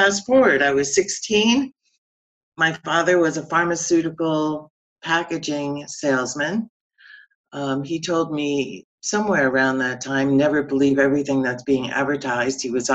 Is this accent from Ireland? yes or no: no; New Jersey, United States; I was growing up in New Jersey in a white Protestant family, church going, blah, blah, blah.